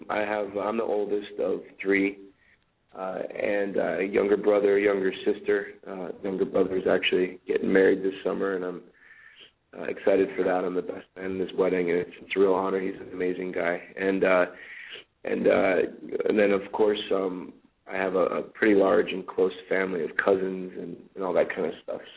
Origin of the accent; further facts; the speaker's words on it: Cleveland, Ohio, United States; also born or lived in Phoenix, Arizona; I was born in Cleveland, but as an infant, my parents moved out to Phoenix, Arizona.